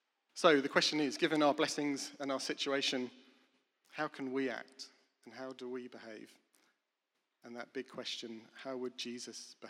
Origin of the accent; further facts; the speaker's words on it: England, United Kingdom; And being English, I know the power of a cup of tea.